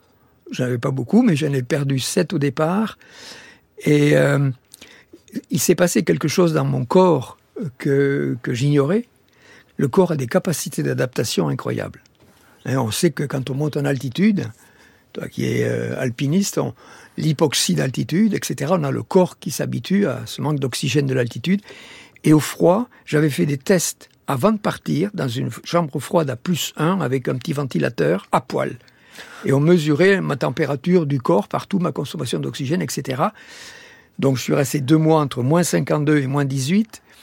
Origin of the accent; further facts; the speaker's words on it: Occitanie, France; moi, je suis né dans le Tarn. Le Tarn, c'est agricole. Les Pyrénées sont très loin, sont les seules montagnes dont on peut rêver.